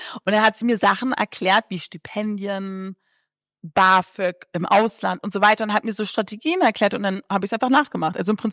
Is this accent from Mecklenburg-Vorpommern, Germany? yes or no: no; Berlin, Germany; Also, ich bin in Berlin groß geworden mit einer alleinerziehenden Mutter.